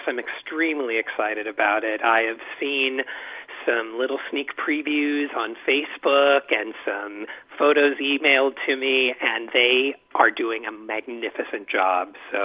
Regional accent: Kansas City, Kansas, United States; now in New York, United States; Yes, mm-hmm. Born and raised in Kansas City.

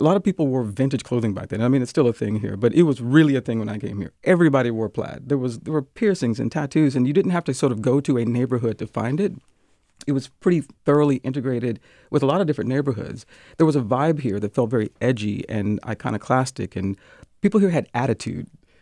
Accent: the South, United States; now in Seattle, United States; I've lived here for 23 years. I came here from the South. And so Seattle was the largest city I'd ever lived in.

